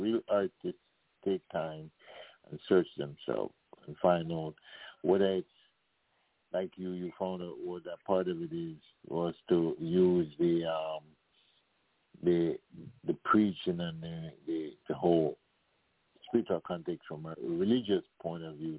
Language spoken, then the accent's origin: English; Canada; also born or lived in Kingston, Jamaica; I am Jamaican, but I grew up, you know, in Canada.